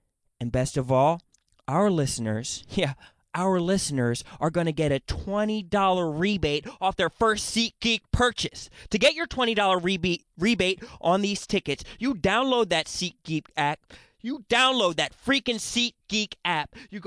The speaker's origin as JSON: {"language": "English", "town": "Philadelphia", "region": "Pennsylvania", "country": "United States", "said": "Philly, and I went to Penn State."}